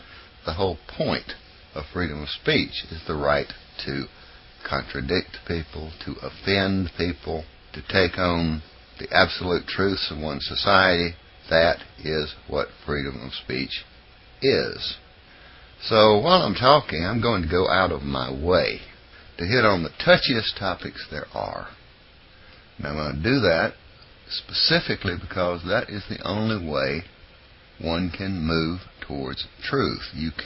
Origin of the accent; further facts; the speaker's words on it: United States; even though I'm an American.